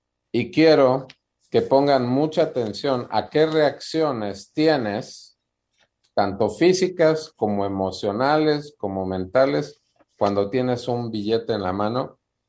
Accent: Mexico; los mexicanos, yo que soy mexicano, por eso hablo de mí

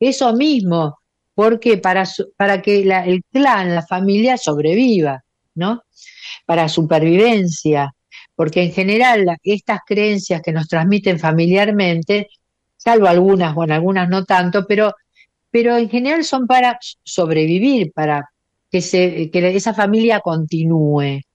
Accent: Argentina; porque nosotros, bueno, Elena y yo que soy de Argentina, somos todos hijos o nietos o bisnietos de inmigrantes, ¿no?

